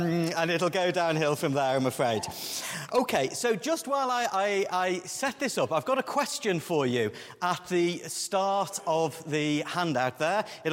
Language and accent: English; Liverpool, North West England, United Kingdom; And because I'm from Liverpool myself, it did remind me